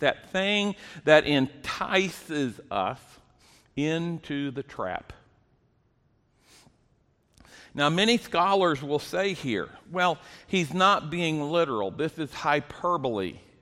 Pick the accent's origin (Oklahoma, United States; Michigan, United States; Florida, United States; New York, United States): Oklahoma, United States; Ponca City; Virgil was a two-time NCAA wrestling champion from my hometown in Ponca City, Oklahoma.